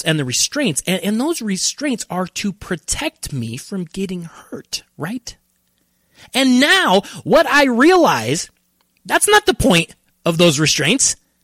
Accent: Colorado, United States; Now I'm from Colorado. We don't have earthquakes.

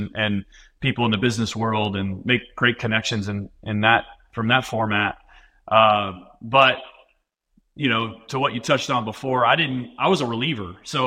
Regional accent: Tampa, Florida, United States; I'm from Tampa, Florida, and came up through the ranks with them.

